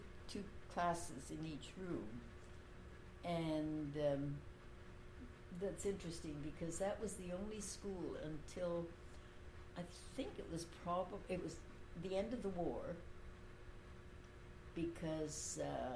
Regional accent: Athabasca, Alberta, Canada; Growing up in Athabasca was just so neat.

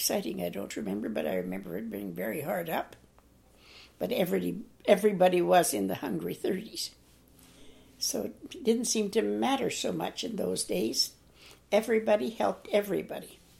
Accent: Perryvale, Alberta, Canada; also born or lived in Brule; I was born in Brule. By that time, it was getting to be a little bit much to be moving from one mining camp to another with three little children. So they bought the homestead, or came to the homestead at Perryvale

